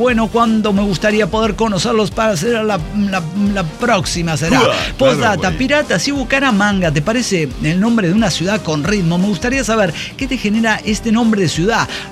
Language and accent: Spanish; Mexico City, Mexico; Soy de Ciudad de México.